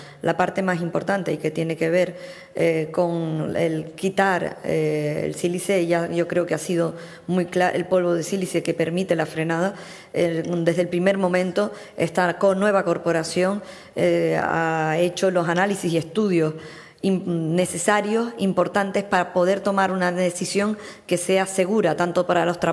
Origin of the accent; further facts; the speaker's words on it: Canary Islands, Spain; Y yo, como canaria, lo que deseo es que el Centro de Vulcanología esté emplazado en Canarias